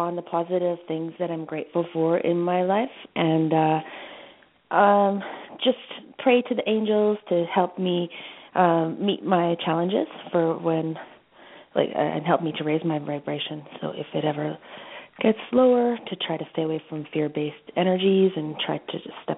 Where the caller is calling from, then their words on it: Canada; I'm calling from Canada.